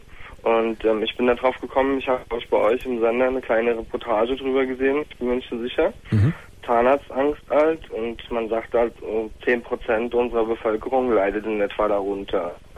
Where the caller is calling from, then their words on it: Frankfurt, Hesse, Germany; ich komme aus dem Raum Frankfurt und bei uns hast du den Spitznamen der Nachtfalke